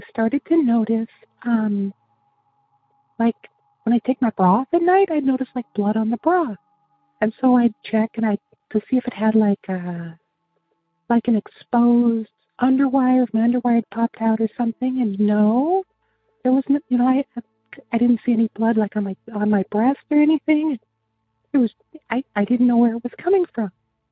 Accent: Fresno, California, United States; from Fresno, and my story is when I left the house, finished high school

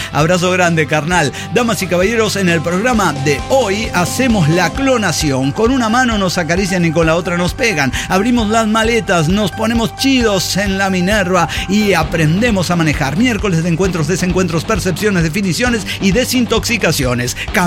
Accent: Chaco, Argentina; Claro, mi norte es que yo soy del Chaco, en el norte de Argentina.

